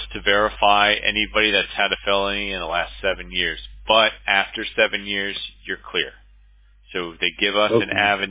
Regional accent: Florida, United States; Man, I mean, I grew up in South Florida. I grew up in a rough neighborhood too

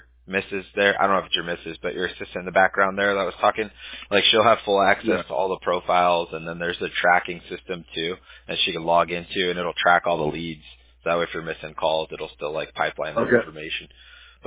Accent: California, United States; Forgive me if I pronounced that wrong. I'm from SoCal, so.

